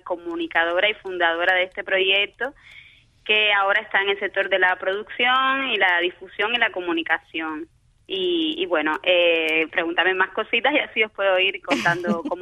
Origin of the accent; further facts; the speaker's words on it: Cuba; now in Barcelona, Spain; Yo soy una mujer cubana que emigró hace más de 20 años a la ciudad de Barcelona, en España